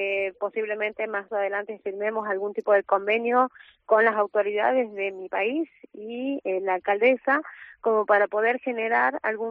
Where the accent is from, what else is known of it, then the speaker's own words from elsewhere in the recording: Tucumán, Argentina; Nosotros vinimos desde Argentina con las ganas de poder conocer el lugar en donde nació el padre de nuestro libertador